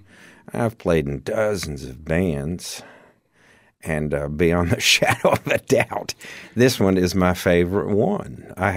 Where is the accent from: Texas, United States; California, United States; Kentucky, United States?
Texas, United States; Odessa; born there; Well, I was born in West Texas. I was born in Odessa, Texas.